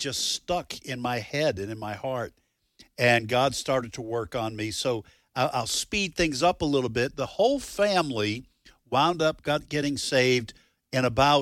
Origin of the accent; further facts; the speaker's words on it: Nashua, New Hampshire, United States; also born or lived in Boston; I was born in the Boston area, lived for a while in the Boston area as a child, but did most of my growing up across the state line in Nashua, New Hampshire.